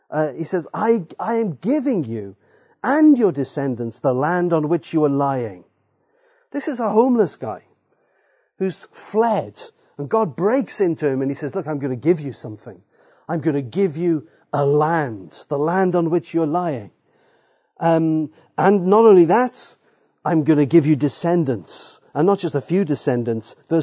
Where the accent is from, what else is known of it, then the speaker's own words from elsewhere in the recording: Wales, United Kingdom; I'm Welsh